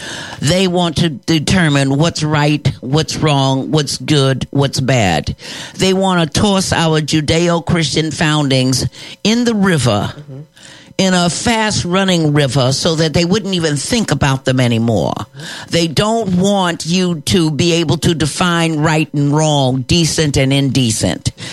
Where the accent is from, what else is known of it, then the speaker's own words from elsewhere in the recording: New York, United States; I'm from New York, too. I'm a New Yorker